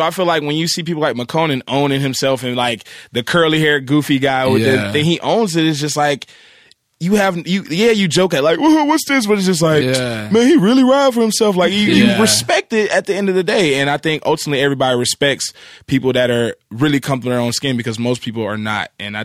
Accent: Atlanta, Georgia, United States; Like, I'm from Atlanta.

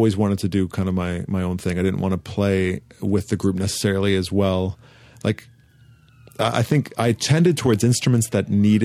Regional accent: Santa Monica, California, United States; and a lifestyle, really, especially growing up in Santa Monica.

